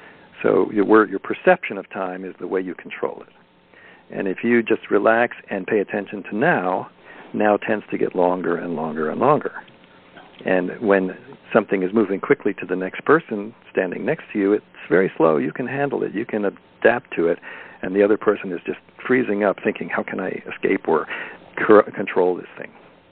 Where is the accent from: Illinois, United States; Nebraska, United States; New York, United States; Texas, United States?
New York, United States; And then, of course, I grew up in New York with Mad Magazine when I was in elementary school